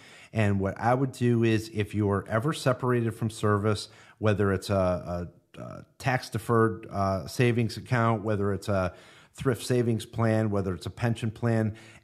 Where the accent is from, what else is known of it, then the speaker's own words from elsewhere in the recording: New York, United States; And I'm from New York.